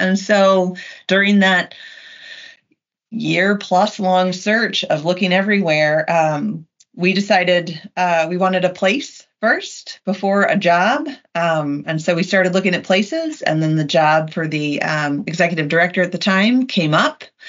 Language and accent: English; Indiana, United States; also born or lived in Florida / North Carolina; now in Michigan, United States; I came from Indiana, went to Florida, went to North Carolina, and wound up in Michigan.